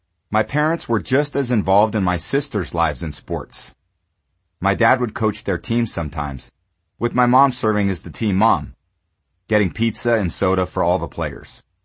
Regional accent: California, United States; for a kid growing up in the Bay Area and loving football and sports in general as much as I did

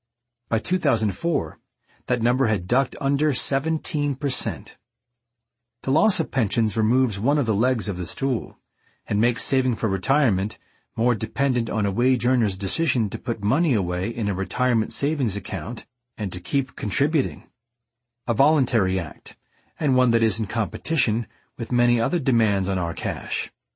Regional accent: Texas, United States; while my home state of Texas came in with a low, low 2.81.

